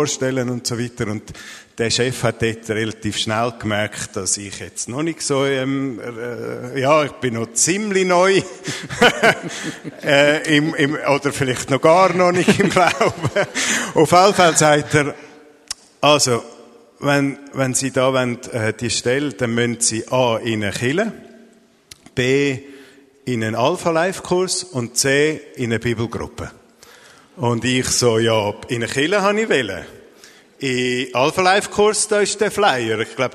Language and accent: German; Zurich, Switzerland; now in Basel, Switzerland; Ein paar Jahre später wollte ich Basel kennenlernen, ich bin da gekommen, zum Basel kennenlernen als Zürcher